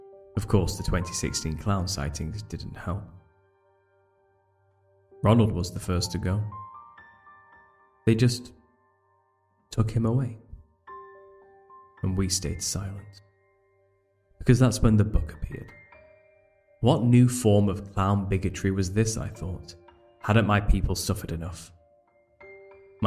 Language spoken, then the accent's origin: English; United Kingdom; It's because I'm British. I think things just sound like that when I start speaking.